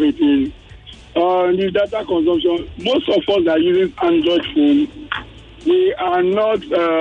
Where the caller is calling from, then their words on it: Yaba, Lagos, Nigeria; calling from Yaba.